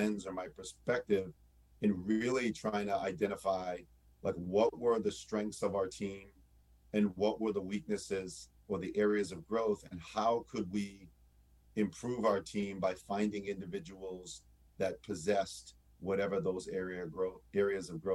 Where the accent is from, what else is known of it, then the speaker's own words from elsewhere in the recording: Lowell, Massachusetts, United States; I grew up in Lowell, Massachusetts, played a lot on the playground